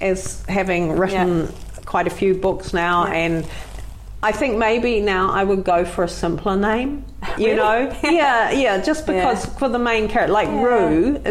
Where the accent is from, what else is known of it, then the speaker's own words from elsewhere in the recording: New Zealand; I'm Kiwi and all my vowels slide towards the middle.